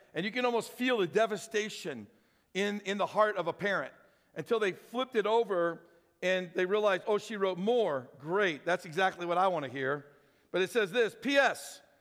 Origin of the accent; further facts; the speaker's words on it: St. Louis, Missouri, United States; it'd be like dropping a nuclear bomb on my hometown of St. Louis.